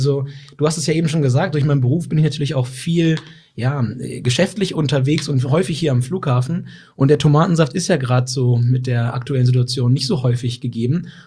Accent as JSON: {"language": "German", "region": "Lower Saxony", "country": "Germany", "tie": "born or raised there", "said": "tatsächlich komme ich ganz ursprünglich aus dem Weserbergland, von einem ehemals kleinen Bauernhof und bin halt viel mit Tieren aufgewachsen in der Natur."}